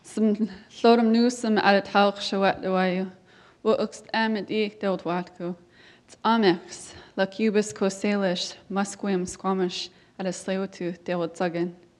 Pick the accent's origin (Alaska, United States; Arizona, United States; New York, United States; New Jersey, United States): Alaska, United States; Metlakatla; I'm of the Lakskig, of the Gispatlots, people of born and raised in Matlakatla, Alaska.